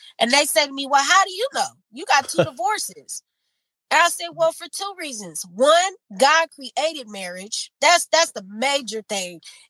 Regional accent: Inglewood, California, United States; See, I grew up in LA. I grew up in Inglewood. So, and me being light-skinned, mixed, biracial

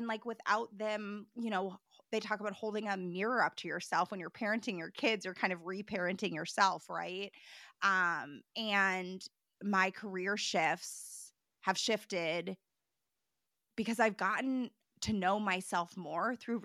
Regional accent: Minnesota, United States; born and raised in Minnesota, living 5 minutes from my family, back in the school district that I grew up

